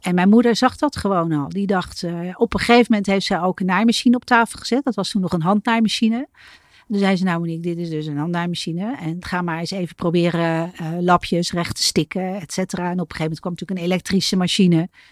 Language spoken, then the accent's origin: Dutch; Netherlands; want we hebben geen bergen, dus dat valt dan op als Nederlandse